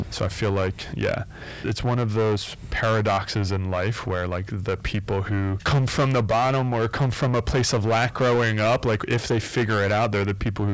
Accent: Philadelphia, Pennsylvania, United States; because growing up in Philly, we felt as though there was a real lack of love

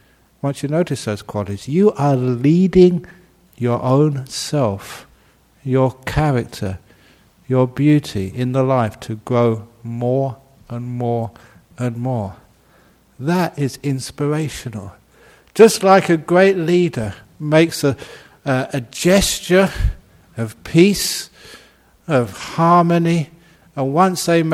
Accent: England, United Kingdom; You know, I grew up in Northern Europe, you know, in England, and January, February, everything is so dead.

